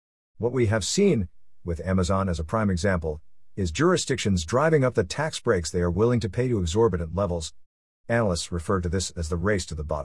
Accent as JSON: {"language": "English", "region": "New Mexico", "country": "United States", "said": "In my home state of New Mexico, there is an active and growing opposition to data center projects."}